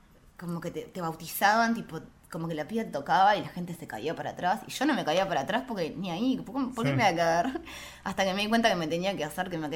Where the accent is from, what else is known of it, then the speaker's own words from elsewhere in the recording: Uruguay; now in United States; Sí, no hay muchos uruguayos allá tampoco.